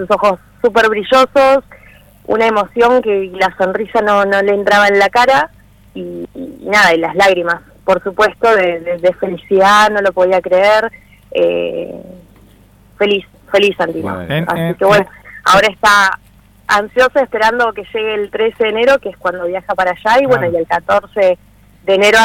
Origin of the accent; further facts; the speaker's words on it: Plotier, Neuquén, Argentina; nosotros somos de Plotier, entonces por ahí hay mucha tendencia de que hayan muchos vendedores en la ruta